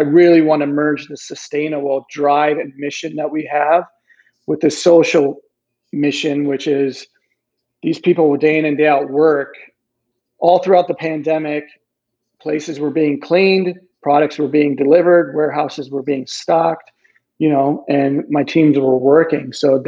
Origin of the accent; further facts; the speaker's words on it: Iowa City, Iowa, United States; Oh man, I grew up in Iowa City, so there's so many.